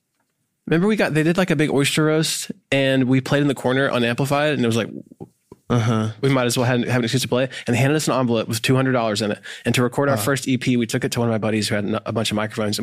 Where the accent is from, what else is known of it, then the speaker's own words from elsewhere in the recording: High Point, North Carolina, United States; Yeah, I grew up in High Point.